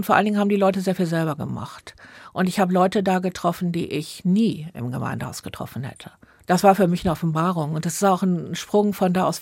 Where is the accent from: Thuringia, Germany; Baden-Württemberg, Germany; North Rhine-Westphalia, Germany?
North Rhine-Westphalia, Germany; Neviges; In mir steckt das Rheinisch-Bergische, beides eigentlich. Ich bin ein Kind gewesen in Neviges, zur Schule gegangen in Wuppertal.